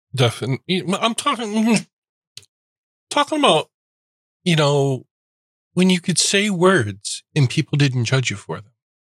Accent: England, United Kingdom; I'm English, part Irish, but was I from there?

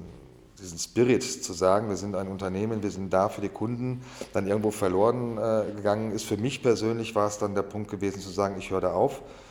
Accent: Bochum, North Rhine-Westphalia, Germany; gebürtig bin ich aus dem Ruhrgebiet, aus Bochum, also tief im Westen. Dort bin ich auch groß geworden, als Junge sozusagen. Habe dort dann auch mein Abitur gemacht in Bochum

